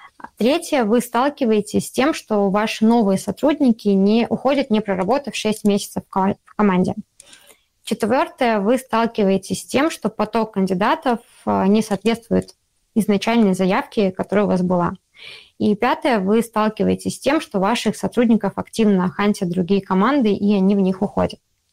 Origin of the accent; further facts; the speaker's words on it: Belarus; я из Беларуси